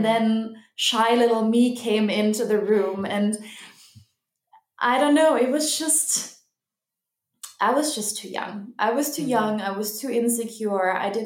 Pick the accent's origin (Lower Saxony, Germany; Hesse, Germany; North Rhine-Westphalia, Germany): North Rhine-Westphalia, Germany; Cologne; Yeah, so I'm born and raised in Cologne in Germany.